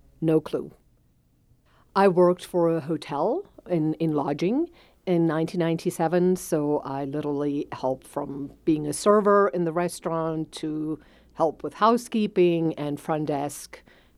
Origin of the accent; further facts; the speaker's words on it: South Africa; moved away as an adult; now in United States; Growing up in South Africa, we were sanctioned for years.